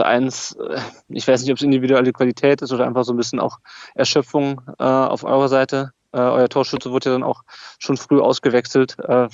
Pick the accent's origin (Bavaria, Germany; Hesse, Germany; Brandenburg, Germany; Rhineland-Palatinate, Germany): Hesse, Germany; Kassel; born there; now in Darmstadt, Germany; ich bin eigentlich gebürtig aus Nordhessen, aus Kassel. Lebe auch jetzt nicht in Stuttgart, sondern in Darmstadt